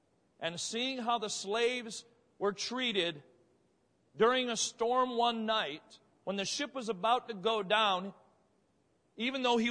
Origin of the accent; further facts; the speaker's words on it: Florida, United States; I'm from Florida, and we see people come down all the time to be trained at Southeastern